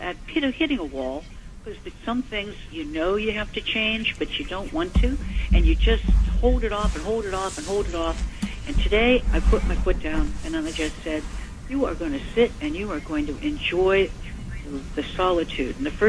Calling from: New York City, New York, United States; West 73rd Street, Manhattan, center of the universe.

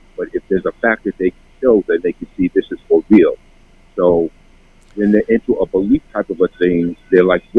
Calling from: Queens, New York, United States; from the most diverse borough of Queens.

